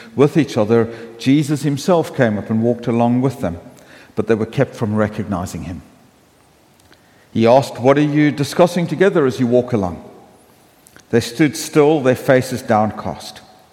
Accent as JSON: {"language": "English", "country": "South Africa", "tie": "born or raised there", "said": "When I was growing up in South Africa, there was a children's program we used to watch"}